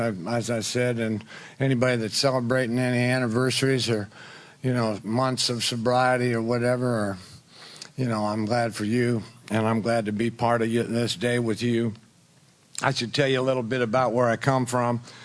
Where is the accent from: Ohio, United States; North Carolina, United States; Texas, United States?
Ohio, United States; Troy; Anyway, I grew up in Troy, Ohio. It's a little town, about 12,000 people.